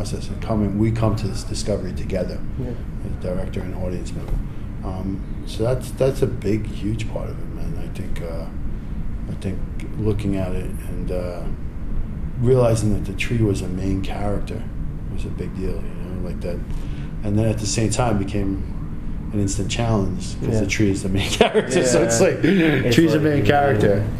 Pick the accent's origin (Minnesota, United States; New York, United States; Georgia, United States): New York, United States; I mean, as a New Yorker, first thing out of my mouth, get out of here.